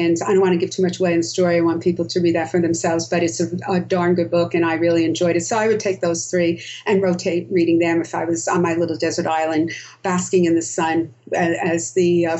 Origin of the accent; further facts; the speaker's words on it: United States; accent: American; But then I found out that Brits like my American accent, so that's okay.